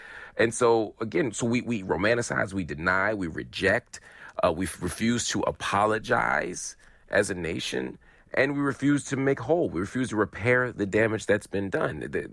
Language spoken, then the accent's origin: English; Philadelphia, Pennsylvania, United States; the history stories I got growing up in Philadelphia school district